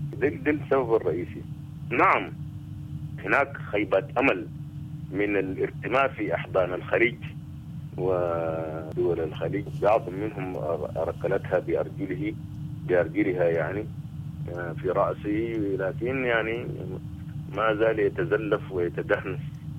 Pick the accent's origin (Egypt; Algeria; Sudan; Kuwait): Sudan; نحن كشعب سوداني